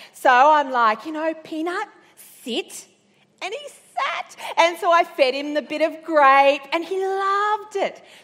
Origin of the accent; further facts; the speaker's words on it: Sydney, New South Wales, Australia; Come from Sydney, and I'm a Queenslander at heart.